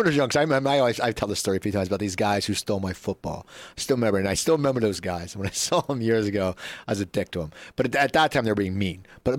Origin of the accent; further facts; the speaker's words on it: New Jersey, United States; I mean, I grew up in New Jersey, but it's different.